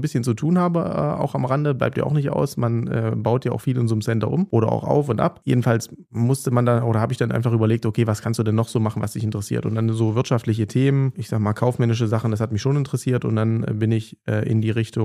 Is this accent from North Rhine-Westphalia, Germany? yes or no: no; Saxony-Anhalt, Germany; Ich komme ursprünglich aus dem Harz, aus dem Ostharz in Sachsen-Anhalt